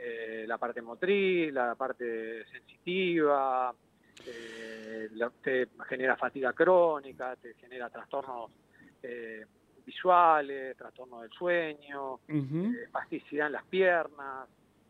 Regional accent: Saira, Córdoba, Argentina; also born or lived in Marcos Juárez; Yo nací en la provincia de Córdoba.

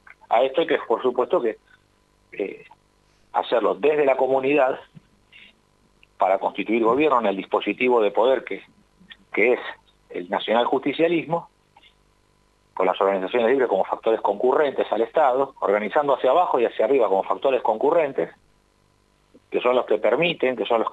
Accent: Argentina; lo que no existimos ahora somos los argentinos

